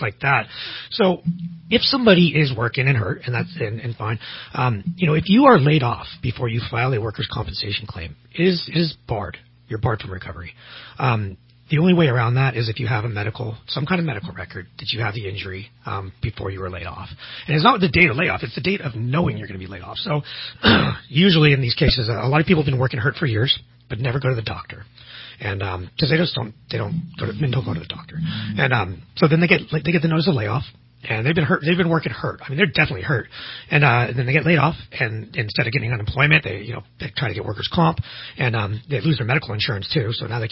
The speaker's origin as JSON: {"language": "English", "region": "California", "country": "United States", "said": "You know, I'm from the Bay Area, man."}